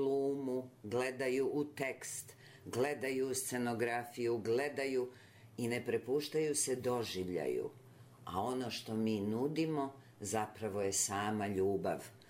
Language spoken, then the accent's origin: Serbian; Aranđelovac, Šumadija and Western Serbia, Serbia; also born or lived in Belgrade; Ja sam rasla, osim što sam rođena u Beogradu, rasla sam u Aranđelovcu. Od četvrte godine sam bila u Aranđelovcu, u jednom idiličnom malom gradu.